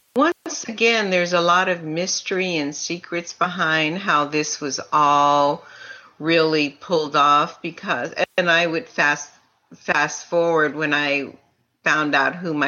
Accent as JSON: {"language": "English", "town": "San Francisco", "region": "California", "country": "United States", "tie": "born there", "said": "It said I was born in San Francisco."}